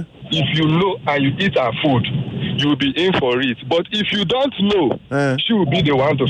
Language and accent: English; Kogi, Nigeria; me, I'm from Kogi State.